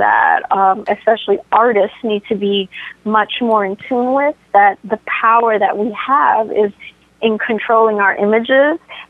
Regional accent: Washington, District of Columbia, United States; born there; I was, I'm from the States. I was born in D.C. My mom is from Trinidad and my dad is African American.

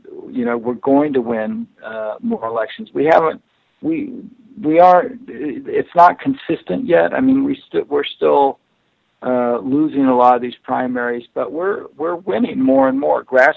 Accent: Nebraska, United States; My home state is Nebraska.

